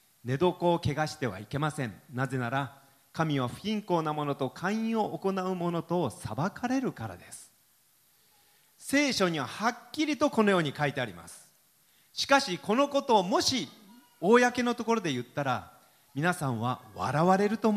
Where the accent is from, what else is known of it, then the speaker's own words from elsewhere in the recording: Hiroshima, Japan; also born or lived in Yamaguchi; 私山口県で生まれたので、そして広島で育ったので、その昔のところをちょっと見に行ってこうということで行ってきました。